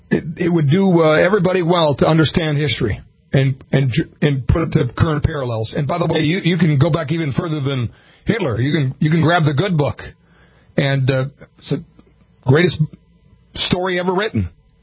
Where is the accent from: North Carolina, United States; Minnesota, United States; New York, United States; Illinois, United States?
Minnesota, United States; Starbuck; Starbuck is very, very special to me. I grew up on Lake Minnewaska, and I probably had more ice cream cones at that Dairy Queen than anyone on the planet.